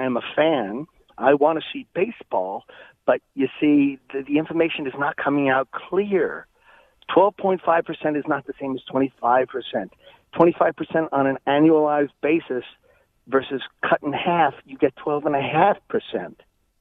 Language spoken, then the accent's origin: English; Norwalk, Connecticut, United States; And anyway, I thank you for taking my call. I'm from Norwalk, Connecticut.